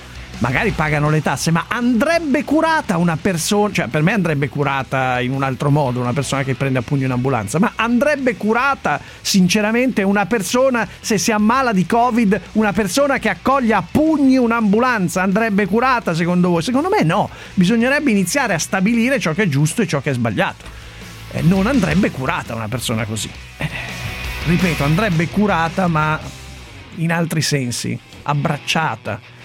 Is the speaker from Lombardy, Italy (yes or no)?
yes; Sesto San Giovanni, Lombardy, Italy; Io sono di Sesto San Giovanni, peraltro, però ma dai, l'orgoglio milanese, Milano è avanti.